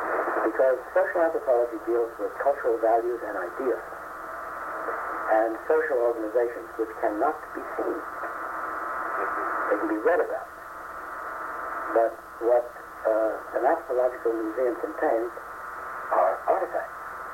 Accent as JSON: {"language": "English", "town": "Long Island", "region": "New York", "country": "United States", "tie": "born or raised there", "said": "I was raised on Long Island."}